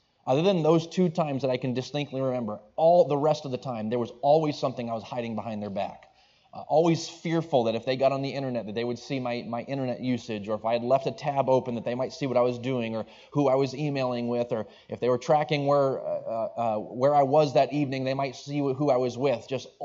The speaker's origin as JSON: {"language": "English", "region": "Maine", "country": "United States", "tie": "born or raised there", "said": "Originally, I am from the state of Maine, was born and raised in Maine, way up north, so I am thoroughly a Yankee in that sense."}